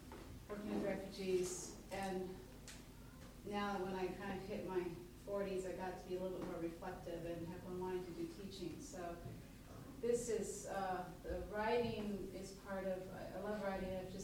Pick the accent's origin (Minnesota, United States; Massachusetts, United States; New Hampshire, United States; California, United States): California, United States; I'm from San Francisco Bay Area, and I'm happy to be here.